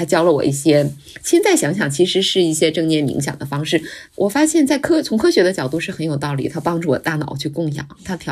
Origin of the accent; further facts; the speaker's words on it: Anshan, Liaoning, China; 老家是鞍山，那个城市的名字就是以山为命名的，所以就是为群山环绕的。